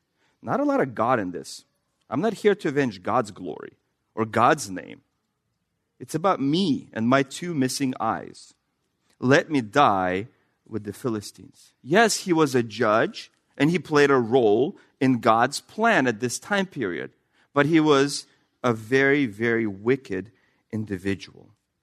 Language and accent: English; Russia; accent: Russian; English is a second language; I don't have a lisp, but I have a Russian accent.